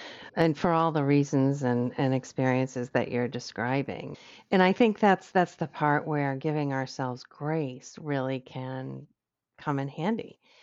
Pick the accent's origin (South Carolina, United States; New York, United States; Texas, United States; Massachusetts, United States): Massachusetts, United States; Boston; and I'm from Boston, so we've got this Puritan work ethic going here as well.